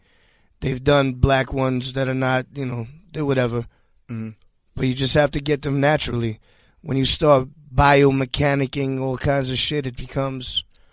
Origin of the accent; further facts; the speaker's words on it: Queens, New York, United States; You're able to relate to all of us because we're all from Queens and just some regular guys.